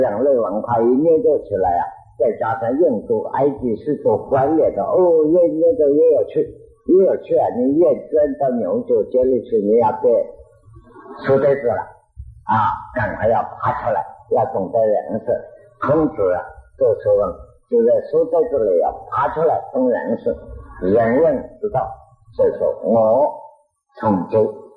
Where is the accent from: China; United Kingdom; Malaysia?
China; 像我们中国人过了三千年的过年，正月阴历的过年啊，穿新衣戴新帽